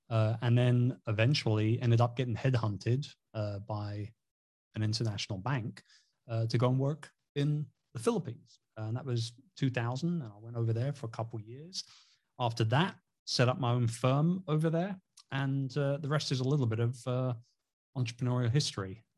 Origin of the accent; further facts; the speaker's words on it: Wimbledon, London, United Kingdom; I'm a Londoner, you know, born and raised Wimbledon, about 10 minutes away from Centre Court there in the tennis club.